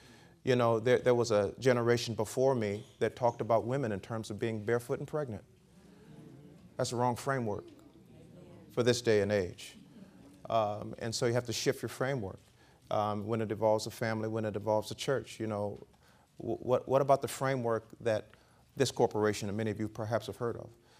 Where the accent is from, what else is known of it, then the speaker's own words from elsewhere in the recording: Chicago, Illinois, United States; born there; I was born in the inner city. I didn't want to go back. I knew nothing about the suburbs of Chicago.